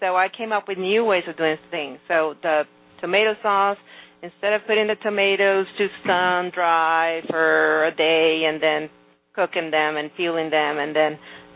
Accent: Venezuela; that I grew up with in Venezuela

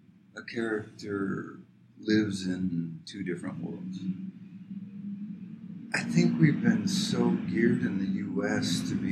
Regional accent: the South, United States; certainly growing up in the South, in the U.S. military

